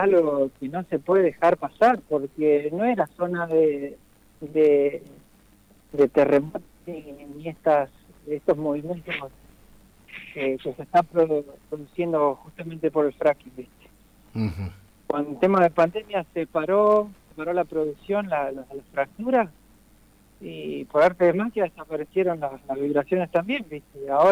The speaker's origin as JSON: {"language": "Spanish", "town": "Tratallén", "region": "Neuquén", "country": "Argentina", "said": "Nosotros somos de Tratallén."}